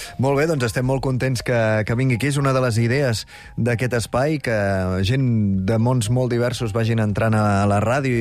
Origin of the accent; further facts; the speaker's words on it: Catalonia, Spain; Jo, per exemple, al Berguedà, jo sóc de Perllà